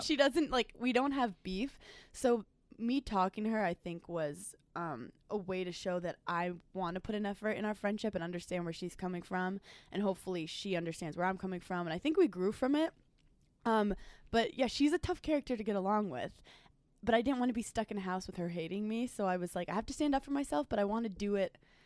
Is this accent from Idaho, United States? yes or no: no; New York City, New York, United States; I'm from New York City, so I don't know what it's like growing up in the South with a military family